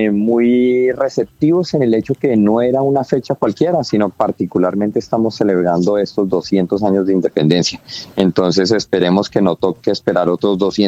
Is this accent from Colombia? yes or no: yes; Colombia; nosotros como colombianos producimos un muy buen café